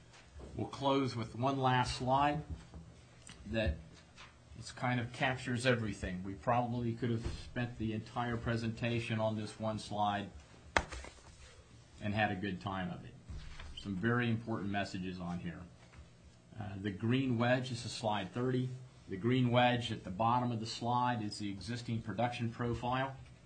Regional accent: West Virginia, United States; I grew up in West Virginia. Beautiful state.

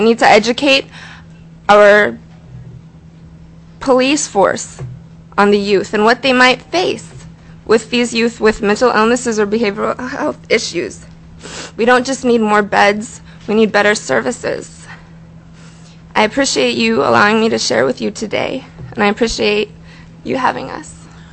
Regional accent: Anchorage, Alaska, United States; I was very lucky that I was born in Anchorage. I had services available to me. I was very lucky that I stayed in Anchorage.

